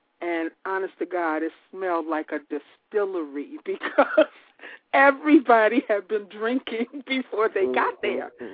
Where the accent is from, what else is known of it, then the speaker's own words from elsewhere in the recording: Chicago, Illinois, United States; a tradition in my neighborhood when I grew up in Chicago also, and the neighborhood, we did everything as a neighborhood.